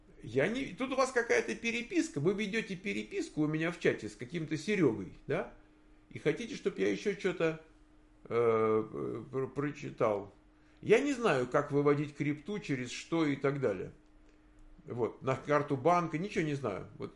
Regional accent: Moscow, Russia; Я тоже из РФ, вот я из Москвы.

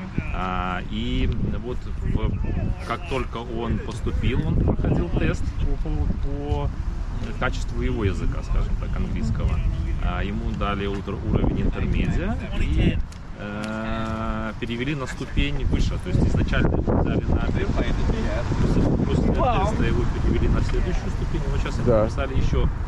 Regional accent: Minsk, Belarus; now in Sunnyvale, United States; Мы из Минска.

